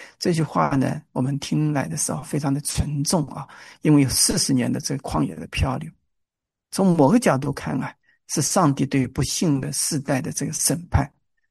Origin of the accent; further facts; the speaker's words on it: Hangzhou, Zhejiang, China; also born or lived in Wenzhou / Hong Kong; 我老家是杭州萧山后来到了温州，到了温州之后，在大学校园团体里面信仰得以坚固，后来呢又去了这个香港